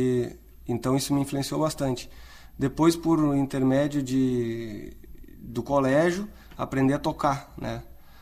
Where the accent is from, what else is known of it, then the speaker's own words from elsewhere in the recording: Porto Alegre, Rio Grande do Sul, Brazil; Nasci em Porto Alegre.